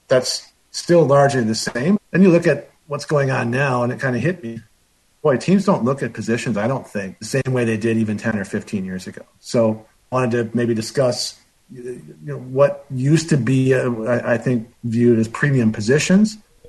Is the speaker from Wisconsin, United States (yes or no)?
yes; Green Bay, Wisconsin, United States; also born or lived in Oregon; now in San Diego, United States; I was born and raised in Green Bay. I lived there until I went to college at Madison. After that, went out to Oregon for law school, and then I've been in San Diego